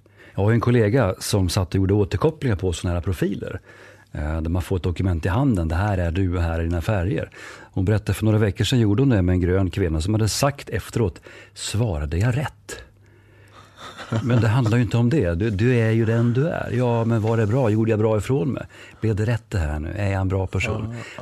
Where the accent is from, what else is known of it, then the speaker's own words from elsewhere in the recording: Norrland, Sweden; accent: northern; Kanske hörs på min dialekt att jag kommer norrifrån. När jag blev ivrig så brukar det komma igenom mer.